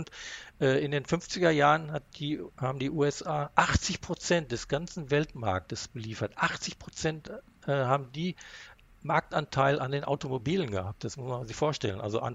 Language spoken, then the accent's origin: German; Haltern am See, North Rhine-Westphalia, Germany; Also ich bin allerdings im Münsterland groß geworden, in Haltern am See, kleiner Ort daneben, Hullern, eingemeindet mittlerweile.